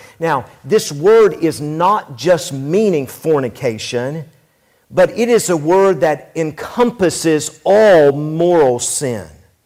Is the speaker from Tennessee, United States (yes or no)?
yes; Tennessee, United States; I grew up in Tennessee, And man, I loved to swim when I was a kid.